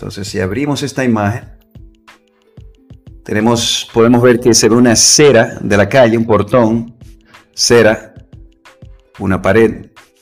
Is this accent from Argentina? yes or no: no; Dominican Republic; born there; De mi país natal, República Dominicana.